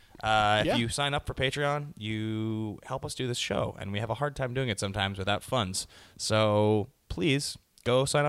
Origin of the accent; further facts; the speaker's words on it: Seattle, Washington, United States; now in Los Angeles, United States; That's where I'm from. I'm from Seattle.